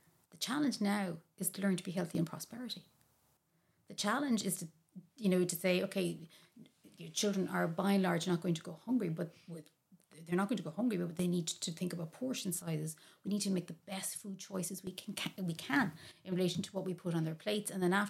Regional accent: Ireland; I feel strongly that there are things we do really well as Irish people, and that's something we need to call out.

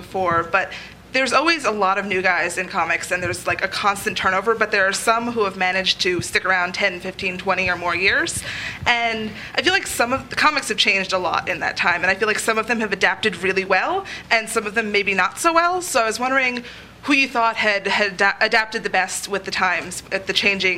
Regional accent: New Jersey, United States; from New Jersey

